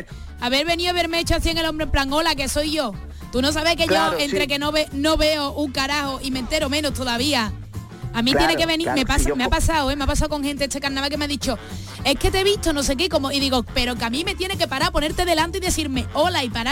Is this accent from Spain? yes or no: yes; Seville, Andalusia, Spain; Yo soy de Sevilla.